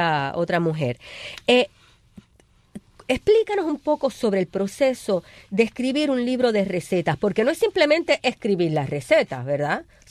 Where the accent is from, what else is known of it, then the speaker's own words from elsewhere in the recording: Puerto Rico; Ah, mira, yo soy puertorriqueña también.